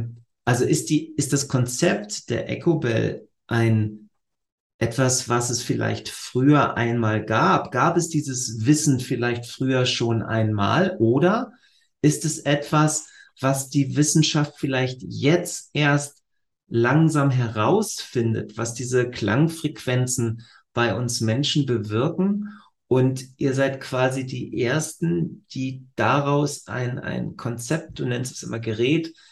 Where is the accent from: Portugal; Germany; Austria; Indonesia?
Germany; Northern Germany; oder als Norddeutscher würde ich wahrscheinlich sagen, dusselige Fragen dazu stelle